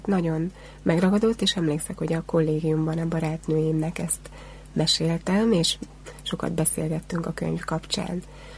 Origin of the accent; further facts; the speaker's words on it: Kazincbarcika, Borsod-Abaúj-Zemplén, Hungary; Kazincbarcikán nőttem föl, és ott éltek a szüleim, én Debrecenben kollégista voltam